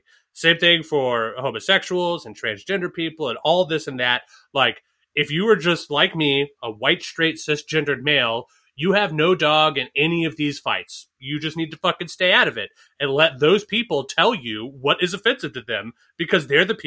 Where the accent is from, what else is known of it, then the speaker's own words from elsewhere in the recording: Northeast, United States; So, well, I mean, I grew up like a lot of people did. Like, you know, I grew up in the Northeast.